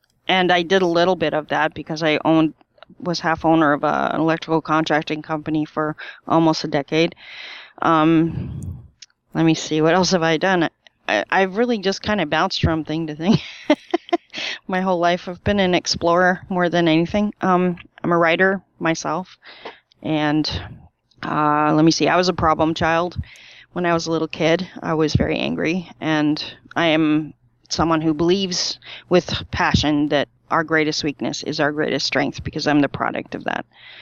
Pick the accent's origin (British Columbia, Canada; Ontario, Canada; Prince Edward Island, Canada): Ontario, Canada; I'm from Canada, near Toronto, actually. Okay, just okay. South of that, about an hour south of Toronto.